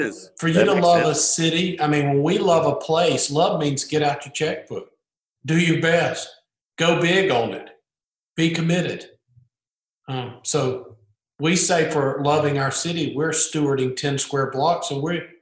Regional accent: Albany, Georgia, United States; Albany, Georgia, about 2 hours south of here.

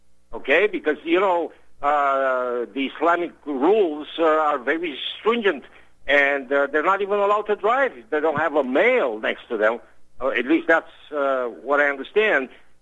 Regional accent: United States; I mean, it doesn't matter where I go. I'm still an American.

